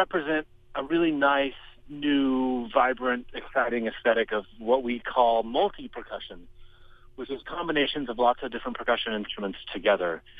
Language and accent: English; Coburg, Oregon, United States; I grew up playing in the Eugene Youth Orchestra out in Oregon. Grew up in a small town called Coburg.